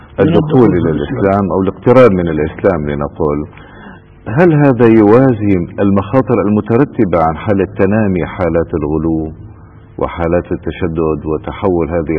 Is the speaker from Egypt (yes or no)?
no; Syria; في إشعال نيران أو احتكاكات طائفية في بلدنا سوريا بالذات؟